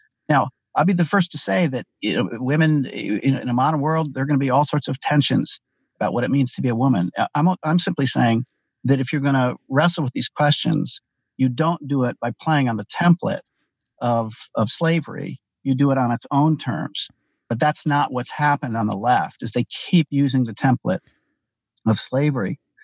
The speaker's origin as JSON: {"language": "English", "town": "Ann Arbor", "region": "Michigan", "country": "United States", "tie": "born or raised there", "said": "I grew up in Ann Arbor, Michigan, a member of the old left."}